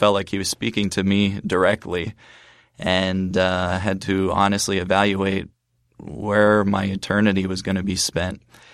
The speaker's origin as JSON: {"language": "English", "town": "Lancaster", "region": "Pennsylvania", "country": "United States", "tie": "born or raised there", "said": "I'm originally from the Lancaster, Pennsylvania area, the home of Amish country."}